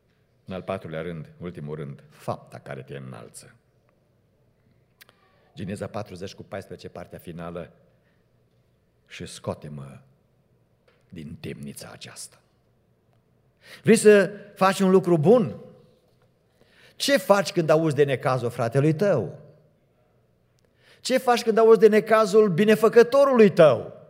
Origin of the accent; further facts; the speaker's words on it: Cluj-Napoca, Cluj County, Romania; Predicam cuvântul Domnului în Cluj, în biserica în care am crescut, în Mănășturi